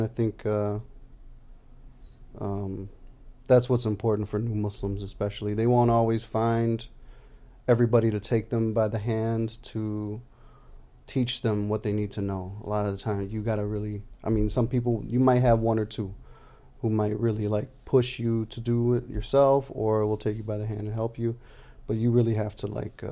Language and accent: English; Chicago, Illinois, United States; Yeah, my parents are Brazilian. I was born and raised in Chicago.